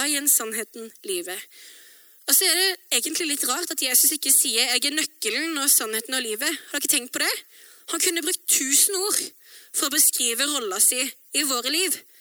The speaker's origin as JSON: {"language": "Norwegian", "town": "Sauda", "region": "Rogaland", "country": "Norway", "tie": "born or raised there", "said": "så vokste jeg opp I Sauda på Vestlandet I Rogaland. Og mamma og pappa begge to fra Østlandet"}